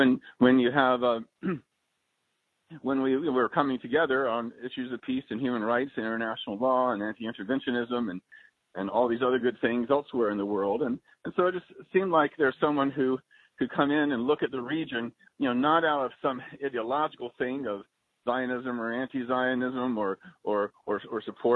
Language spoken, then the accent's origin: English; Chapel Hill, North Carolina, United States; And also growing up in Chapel Hill, university town, I got to meet a lot of my father's students who from the Middle East.